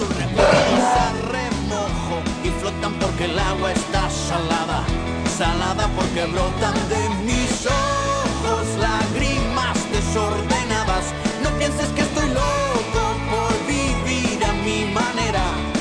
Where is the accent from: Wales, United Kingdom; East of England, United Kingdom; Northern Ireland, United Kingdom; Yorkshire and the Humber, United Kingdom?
Yorkshire and the Humber, United Kingdom; Grimsby; I'm from a small town in the north of England called Grimsby.